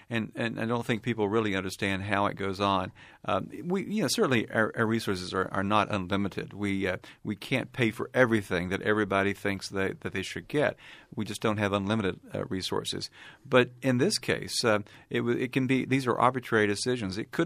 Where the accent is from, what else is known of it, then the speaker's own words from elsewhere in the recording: Tennessee, United States; I'm from East Tennessee, which is a mountainous part of the state, and it's quite rural, and a lot of the counties and towns are remote.